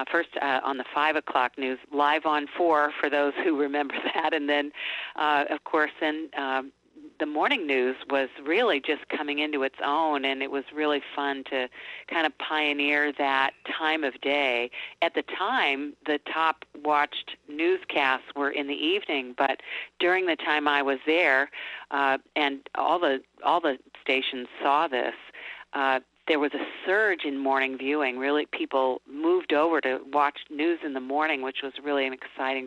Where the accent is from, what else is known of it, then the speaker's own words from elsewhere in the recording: Illinois, United States; I grew up in Illinois downstate